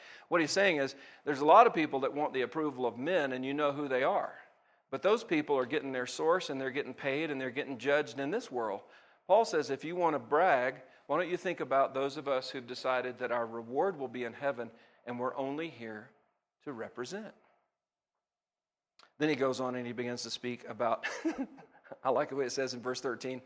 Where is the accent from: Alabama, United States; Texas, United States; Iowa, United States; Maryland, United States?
Alabama, United States; I grew up in a small country church in Alabama. You can hear it in my accent, right?